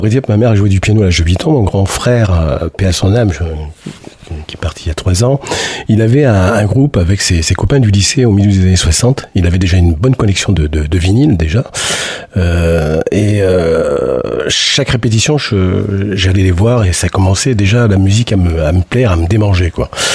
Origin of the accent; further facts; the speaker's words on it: Saint-Raphaël, Provence-Alpes-Côte d'Azur, France; dans la région PACA, parce que je suis originaire de Saint-Raphaël.